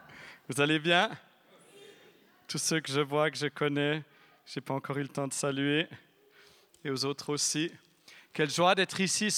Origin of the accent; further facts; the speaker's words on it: Neuchâtel, Switzerland; on a fait Zurich, Neuchâtel, d'où l'on vient. Peut-être l'avez-vous remarqué à mon accent.